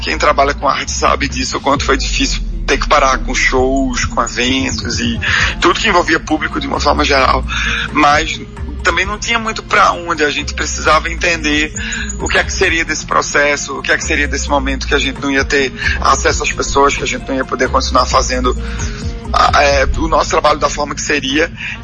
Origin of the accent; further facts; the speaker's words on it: Garanhuns, Pernambuco, Brazil; moved away; also born or lived in Recife; Eu saí de Garanhuns tem muito tempo já. Eu tava em Recife tem uns 15 anos.